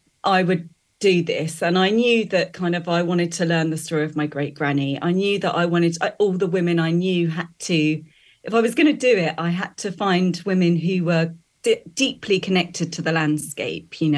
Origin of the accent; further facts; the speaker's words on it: London, United Kingdom; My mum and dad are both Irish. I'm from London, but my mum's from Limerick and my dad's from Sligo.